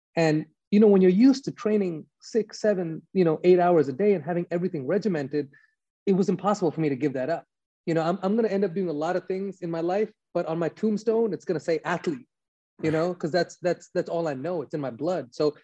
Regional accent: United States; But I'm born here. Right. I'm an American, you know, someone from a different ethnicity.

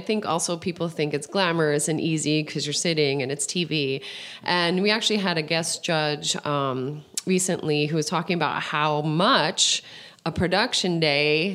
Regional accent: Jersey City, New Jersey, United States; born there; But I was born in Jersey City, so I'm 100%. I can only say that I'm lucky that I don't have the accent.

